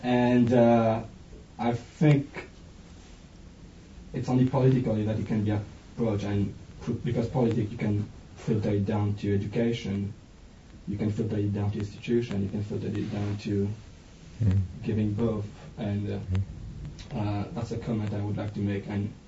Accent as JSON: {"language": "English", "country": "Mauritius", "said": "I think I just told you that I come from Mauritius."}